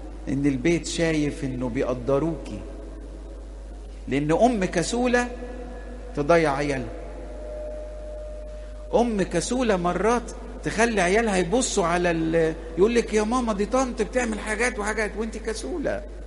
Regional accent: Alexandria, Alexandria Governorate, Egypt; عندنا جروب كده أسود عندنا في اسكندرية

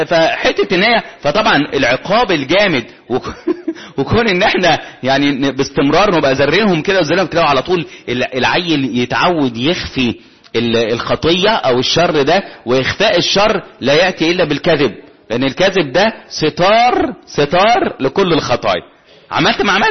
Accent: Shubra, Cairo Governorate, Egypt; اقول طب انا من شبرا انت منين من شبرا

